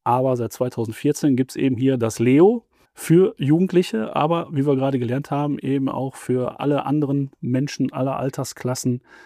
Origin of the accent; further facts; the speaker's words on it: Dorsten, North Rhine-Westphalia, Germany; Aber ich komme aus Dorsten